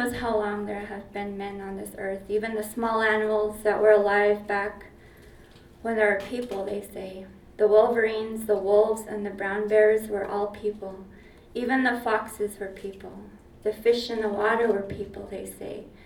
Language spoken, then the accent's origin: English; Arctic Village, Alaska, United States; I am from Arctic Village, Alaska, which is 200 miles north of the Arctic Circle, the northernmost Indian nation in the world, as it is known.